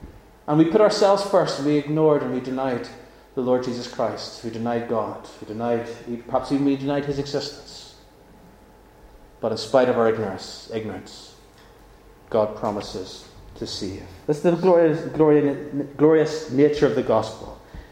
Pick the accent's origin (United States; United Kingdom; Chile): United Kingdom; Northern Ireland; when I grew up in Northern Ireland, I worked often on farms